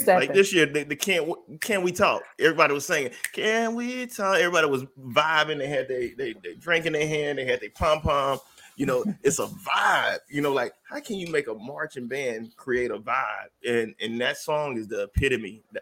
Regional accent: Jackson, Mississippi, United States; I'm no longer in Jackson, but just growing up near Jackson

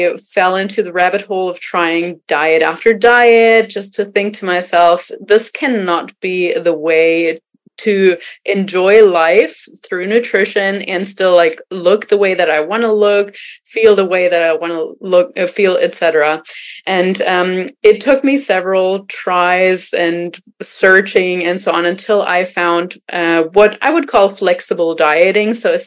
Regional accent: Germany; I am originally from Germany.

